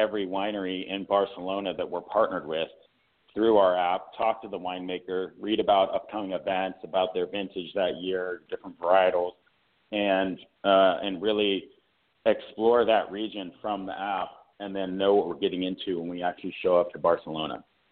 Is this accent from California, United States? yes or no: yes; California, United States; So growing up in Northern California near Napa, I started reaching out to some of my other friends from high school